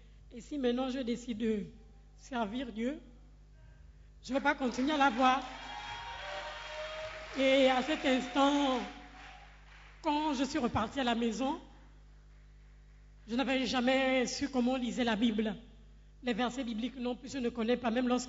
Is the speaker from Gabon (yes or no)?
yes; Gabon; now in Accra, Ghana; Et comme chez nous au Gabon, on a toujours dit